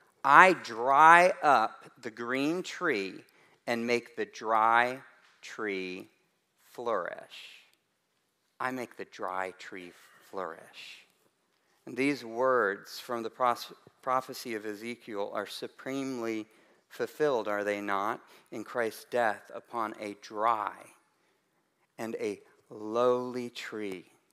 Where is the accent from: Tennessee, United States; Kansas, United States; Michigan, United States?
Tennessee, United States; Chattanooga; I grew up in Chattanooga.